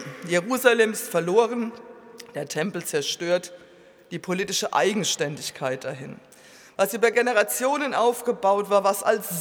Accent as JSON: {"language": "German", "town": "Kaiserslautern", "region": "Rhineland-Palatinate", "country": "Germany", "tie": "born or raised there", "said": "In meiner Heimatstadt Kaiserslautern zum Beispiel steht Tag für Tag ein Mann in der Fußgängerzone"}